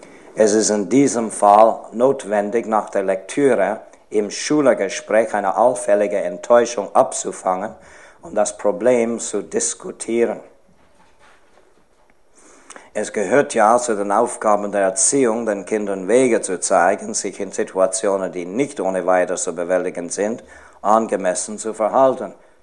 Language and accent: German; Switzerland; ein Lehrerbegleitheft, das bei uns in der Schweiz gebraucht wird